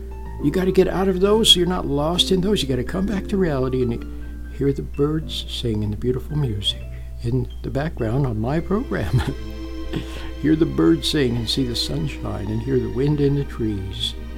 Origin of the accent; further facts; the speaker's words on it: Salt Lake City, Utah, United States; when I was a kid, a young man, growing up in Salt Lake City, Utah. Beautiful, beautiful place.